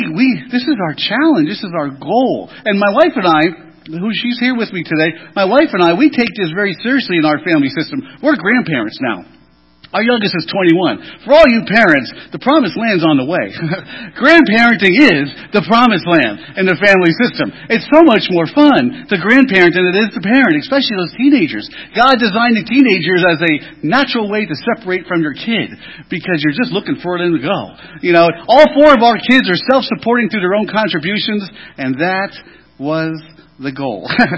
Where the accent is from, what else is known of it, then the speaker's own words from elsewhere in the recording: East Coast, United States; I'm from the East Coast, sorry.